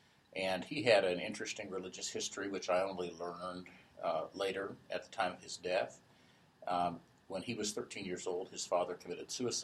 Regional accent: Grass Valley, California, United States; born there; I was born in 1952 in Grass Valley, California. I was baptized as an infant in Grass Valley at the Emmanuel Episcopal Church.

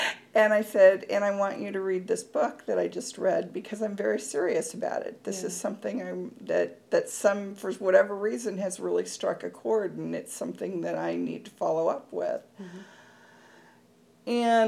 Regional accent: Kansas City, Missouri, United States; mm-hmm. and I'm from Kansas City. I was born and raised here.

